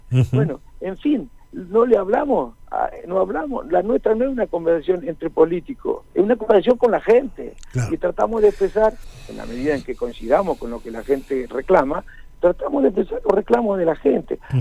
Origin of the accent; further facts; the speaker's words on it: Argentina; si a nosotros, como argentinos, con esos acuerdos nos va a ir bien